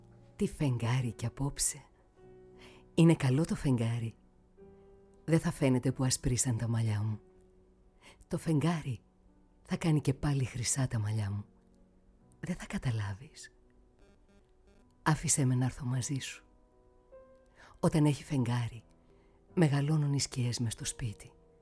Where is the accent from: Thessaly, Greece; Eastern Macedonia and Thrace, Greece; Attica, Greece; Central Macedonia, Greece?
Central Macedonia, Greece; Thessaloniki; σε ξέρω χρόνια, από τότε που πρώτο ήρθα από τη Θεσσαλονίκη.